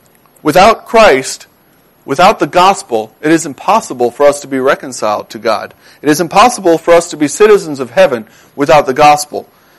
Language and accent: English; Ohio, United States; And our homeland, I was born and raised in Ohio.